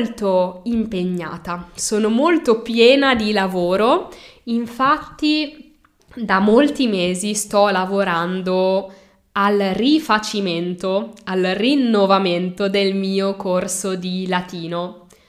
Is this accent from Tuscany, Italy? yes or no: no; Milan, Lombardy, Italy; sono italiana, sono nata a Milano e amo la mia lingua